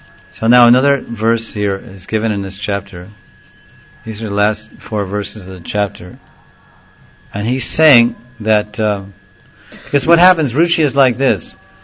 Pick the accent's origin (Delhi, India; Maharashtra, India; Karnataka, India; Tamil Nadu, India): Maharashtra, India; Mumbai; I said, we're from Bombay, we're going to Haridwar tomorrow or tonight.